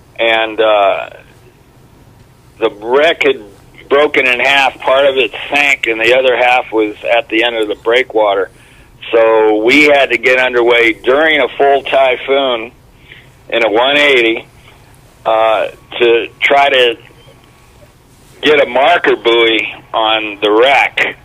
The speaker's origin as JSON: {"language": "English", "region": "California", "country": "United States", "said": "it was a little culture shock for me, you know, because I was from California"}